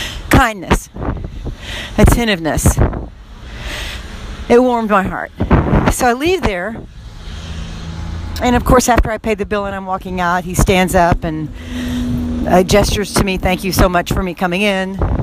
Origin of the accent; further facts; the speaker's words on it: Texas, United States; I'm a Texan, you know.